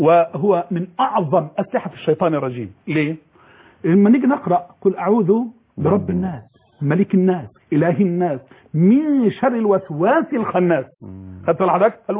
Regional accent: Egypt; عندنا في مصر

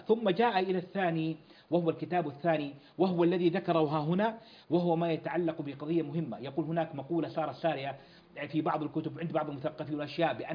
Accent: Saudi Arabia

